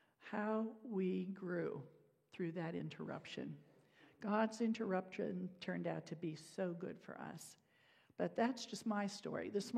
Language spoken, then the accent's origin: English; New Jersey, United States; 714 miles from my hometown in New Jersey.